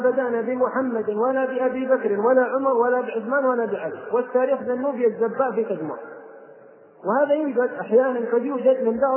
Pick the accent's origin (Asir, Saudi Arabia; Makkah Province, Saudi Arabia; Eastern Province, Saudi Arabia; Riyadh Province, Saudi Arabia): Asir, Saudi Arabia; Abha; مثل ما سأل أحد العلماء عندنا في أبها